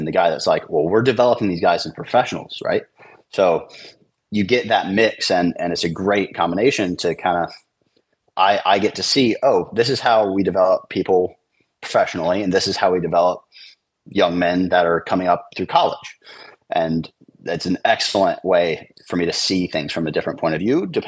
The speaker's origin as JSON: {"language": "English", "country": "United States", "said": "Sometimes it can be hard as an American to go outside of the country and compete against those players."}